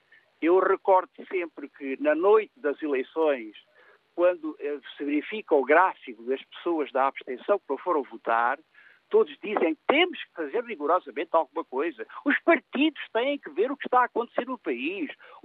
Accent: Portugal

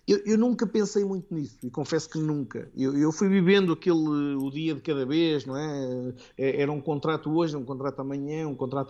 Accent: Portugal; now in Angola; eu recordo no primeiro dia que saí de Portugal, uma das coisas que eu disse à minha mãe foi

